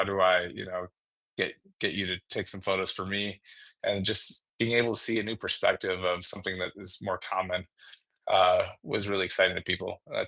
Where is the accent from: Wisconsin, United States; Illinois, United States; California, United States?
Wisconsin, United States; Madison; I grew up in Madison area, and I feel like everyone was like, oh, Madison, you know, it's the best city in the world.